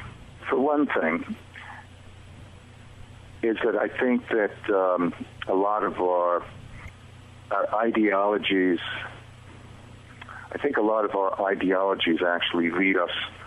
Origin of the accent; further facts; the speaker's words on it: India; I'm a sadhu from India, from a very odd and weird esoteric sect.